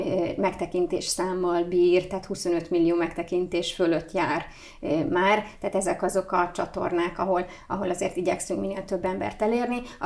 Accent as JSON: {"language": "Hungarian", "country": "Hungary", "said": "mert az, hogy mi magyarok vagyunk, a nemzet tudat, az nem egy teljesen üres szó"}